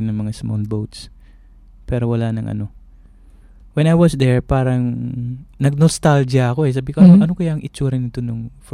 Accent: Bangsamoro, Philippines; Kasi, lumaki ako sa Tawi-Tawi.

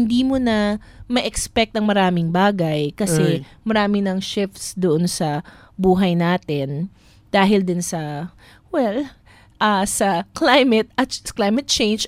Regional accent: Malabon, Metro Manila, Philippines; ina-expect mo naman, sa mga taga-Malabon kami, yes.

